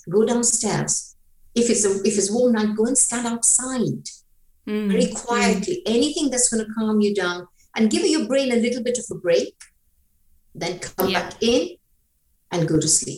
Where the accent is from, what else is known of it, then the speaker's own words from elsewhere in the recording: India; You know, I'm an Indian, and I grew up in a Hindu household.